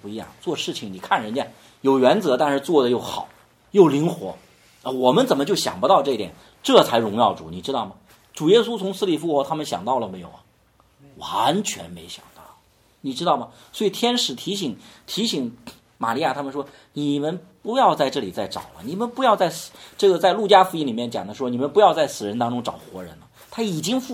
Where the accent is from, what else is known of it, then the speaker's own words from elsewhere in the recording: China; 你看我们中国人其实好吃不好吃？